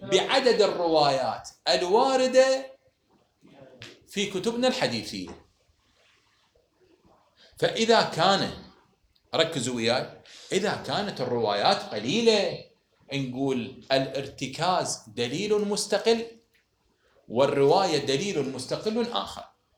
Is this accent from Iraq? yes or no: yes; Iraq; إذا نحن كعراقيين شنو تكليفنا راح يصير؟